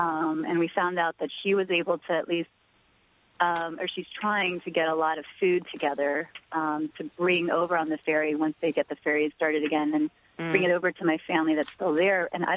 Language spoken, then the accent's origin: English; Virginia, United States; born there; I was born in Virginia, but both my parents are from the Philippines